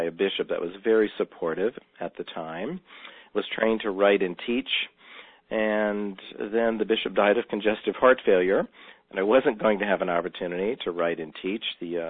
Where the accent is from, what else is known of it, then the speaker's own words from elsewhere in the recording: Louisiana, United States; even in my family, I'm from Louisiana, my mother was quite an empathic person.